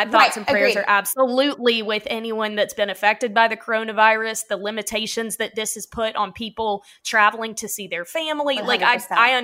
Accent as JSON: {"language": "English", "region": "the South", "country": "United States", "said": "like, I'm from the South and I'm like it privy to when there's a chance of snow"}